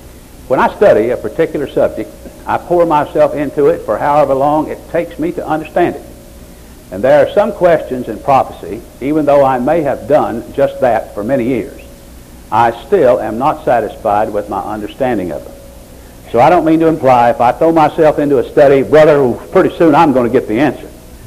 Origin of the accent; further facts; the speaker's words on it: Augusta, Arkansas, United States; born there; Well, I was born in Augusta, Arkansas in 1932. Except for my travels around different parts of the world, I pretty well stayed in the United States. I'm an American.